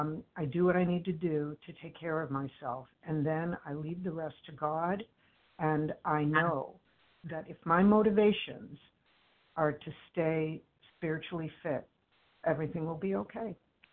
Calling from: Cambridge, Massachusetts, United States; I'm calling from Cambridge, Massachusetts.

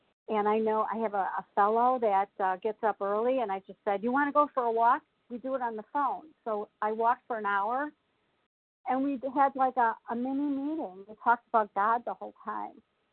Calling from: Illinois, United States; I'm calling from Illinois.

